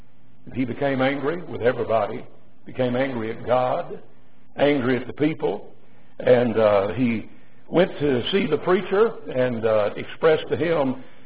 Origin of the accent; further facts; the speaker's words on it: Ada, Oklahoma, United States; that was before Walmart came in and took over the grocery business in my hometown of Ada, Oklahoma.